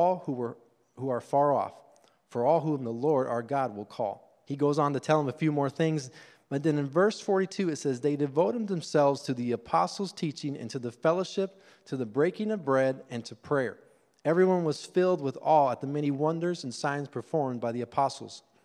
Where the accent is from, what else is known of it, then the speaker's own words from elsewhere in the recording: Argentina; Now, I've experienced this firsthand growing up in Argentina.